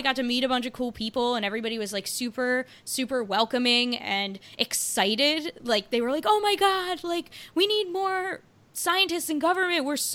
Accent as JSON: {"language": "English", "region": "New Jersey", "country": "United States", "also_born_or_lived": "Baltimore", "said": "I moved away from Baltimore. I moved back home to New Jersey, where I'm from."}